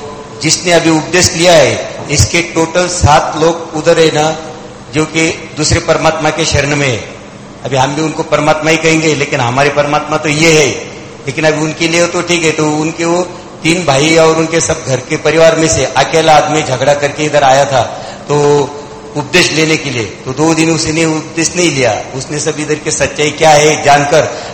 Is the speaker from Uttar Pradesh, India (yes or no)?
no; Maharashtra, India; महाराष्ट्र का रहने वाला हूँ